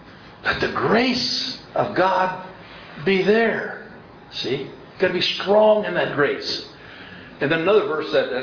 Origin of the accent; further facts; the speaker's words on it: Artesia, California, United States; born there; I was born in Artesia, California. My folks are Dutch dairy farmers